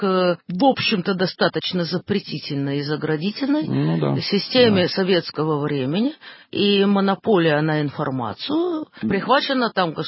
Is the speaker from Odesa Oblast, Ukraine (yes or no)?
yes; Odesa, Odesa Oblast, Ukraine; я хоть и одесситка, но с торговлей у нашего рода никогда как-то ничего не складывалось